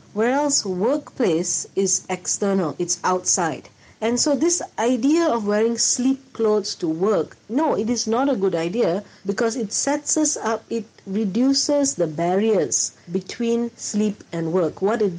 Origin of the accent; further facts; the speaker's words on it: Malaysia; being a Malaysian to lepak lah